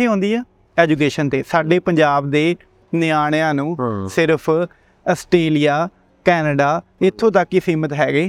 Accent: Tarn Taran, Punjab, India; ਮੈਂ ਤਾਂ ਤਰਨ ਤਾਰਨ ਤੋਂ ਹਾਂ

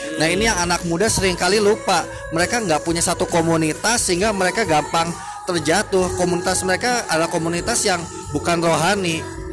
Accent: Bandung, West Java, Indonesia; terutama di kota gue sendiri ya, di kota Bandung

